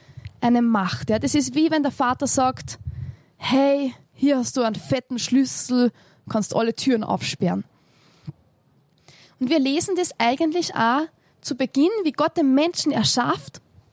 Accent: Austria; Wie ihr hören könnt, ich komme aus Österreich und als Österreicher haben wir ein sehr negatives Bild

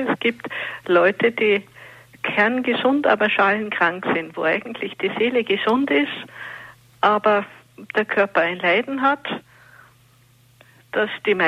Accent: Munich, Bavaria, Germany; also born or lived in Vienna / Upper Austria; now in Austria; Ich bin an sich in München aufgewachsen, habe in Wien Medizin studiert

